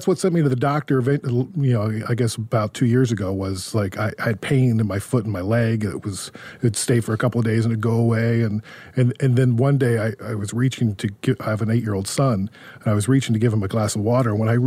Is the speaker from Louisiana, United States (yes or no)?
no; Columbus, Ohio, United States; I grew up in Columbus, so that's where I started. So Dayton is probably the smallest town I worked in. Dayton, Ohio.